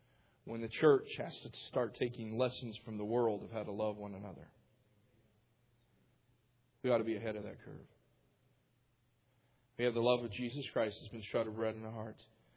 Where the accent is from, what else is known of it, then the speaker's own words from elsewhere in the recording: the South, United States; I'm from the South. I can't call you by the first name.